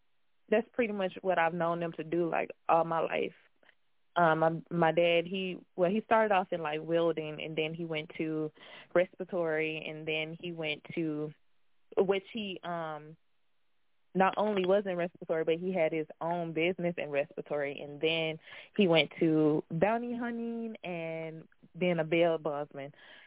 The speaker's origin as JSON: {"language": "English", "region": "Mississippi", "country": "United States", "tie": "born or raised there", "moved": "yes", "lives_now": "Houston, United States", "said": "I've been here in Houston for 7 years. This pretty much is home to me now, but I'm originally from Mississippi, born and raised there"}